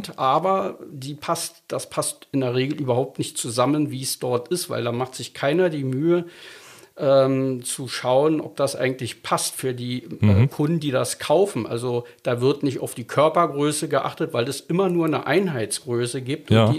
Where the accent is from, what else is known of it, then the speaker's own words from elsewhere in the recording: Berlin, Germany; now in Havelaue, Germany; Genau, aus Spandau aus.